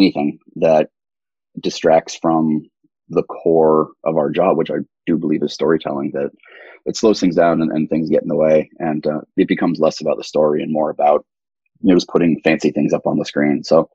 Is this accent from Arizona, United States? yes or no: no; New Hampshire, United States; You know, I grew up in New Hampshire, and there was a little rental store